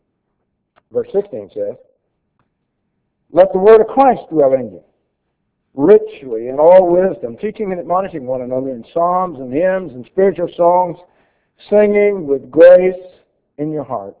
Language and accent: English; Jacksonville, Florida, United States; I was raised in Jacksonville, Florida.